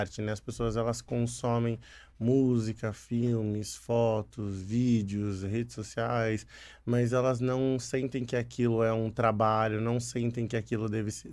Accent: São Paulo, Brazil; born there; Sou do estado de São Paulo, nascido no Tucuruvi.

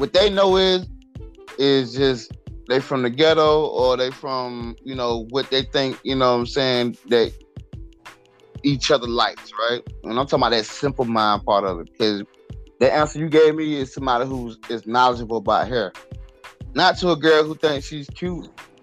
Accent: Southern US, United States; I'm from the South, though. I'm from the South where this shit is traumatized versus the North. I'm speaking from a Southern man.

